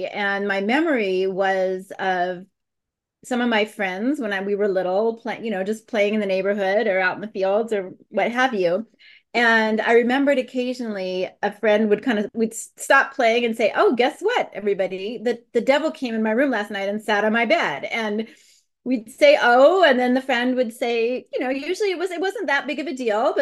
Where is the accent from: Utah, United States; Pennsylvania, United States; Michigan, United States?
Utah, United States; Providence; so I grew up in Cache Valley, Utah, which is about an hour and a half north of Salt Lake, in a little town called Providence, which is next to a not quite so little town called Logan.